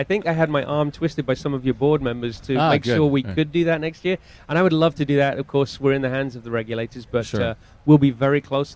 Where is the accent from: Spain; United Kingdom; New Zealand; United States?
United Kingdom; now in Canada; Well, originally I'm a British transplant to Canada.